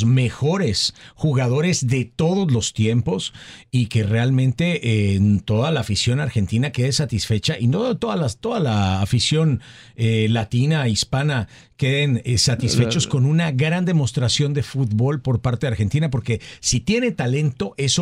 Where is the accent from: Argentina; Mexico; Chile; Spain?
Mexico; Mira, como mexicano, y los quiero mucho y todo